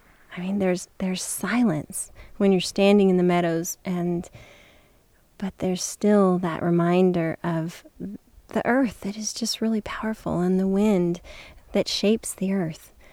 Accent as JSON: {"language": "English", "town": "Roseville", "region": "California", "country": "United States", "said": "I'm from Roseville, California."}